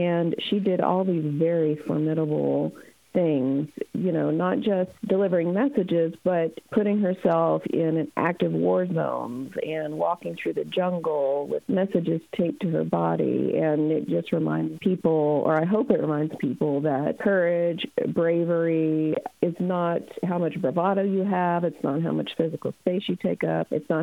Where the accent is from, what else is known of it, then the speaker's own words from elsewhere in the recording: United States; I'm Filipino American and I grew up near the Coralville Leprosarium